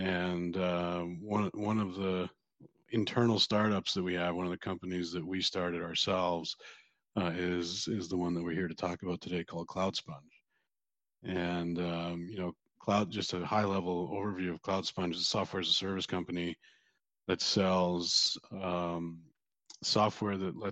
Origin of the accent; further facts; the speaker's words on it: Calgary, Alberta, Canada; So I'm obviously originally from Calgary.